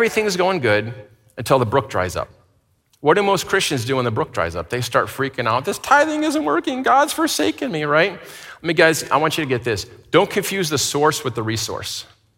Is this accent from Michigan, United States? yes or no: yes; Michigan, United States; I was going to say, look for the birds, but I'm from Michigan, so I remember there's like 3 months a year where there's birds, right?